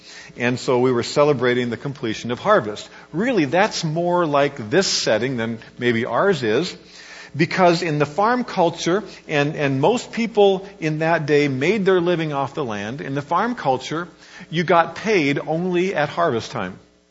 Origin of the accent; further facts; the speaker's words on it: Kansas, United States; Growing up in Kansas, my home church always had a special weekend in November